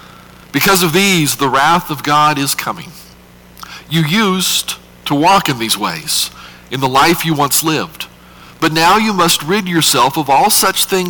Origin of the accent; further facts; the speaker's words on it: New Mexico, United States; accent: New Mexico; Charleston, they have this nice little southern twang, and we have this no-accent New Mexico voice